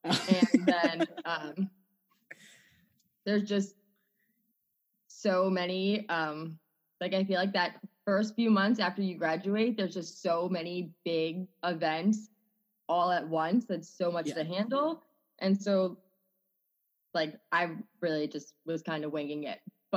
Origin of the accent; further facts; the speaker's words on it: Maryland, United States; I grew up in Maryland and graduated last May with my master's in occupational therapy and moved to North Carolina